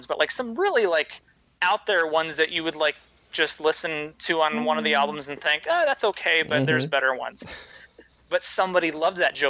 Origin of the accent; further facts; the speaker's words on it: Texas, United States; Because I'm from Texas, and I don't know where Texas toast comes from.